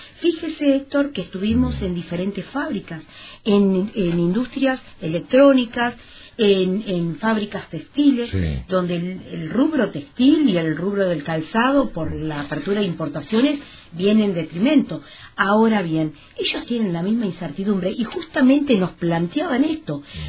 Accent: Tierra del Fuego, Argentina; Acá somos fueguinos y tenemos que defender a los 200.000 habitantes de Tierra del Fuego.

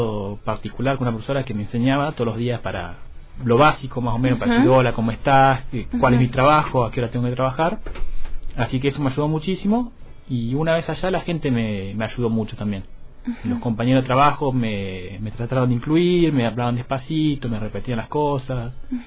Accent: Río Grande, Tierra del Fuego, Argentina; born or raised there

